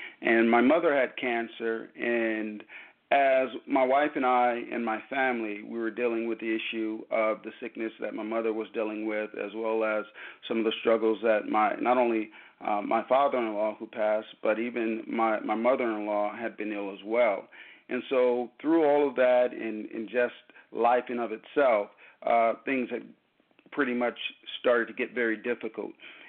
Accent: Los Angeles, California, United States; now in Carson, United States; born and raised in the Los Angeles area, and moved from Los Angeles to Carson, and this is where we reside.

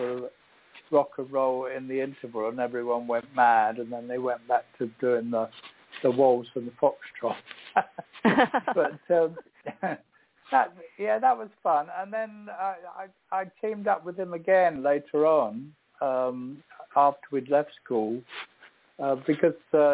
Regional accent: Liverpool, North West England, United Kingdom; born there; And actually, I was born in Liverpool, and I did go back with a friend when I was a teenager every now and then

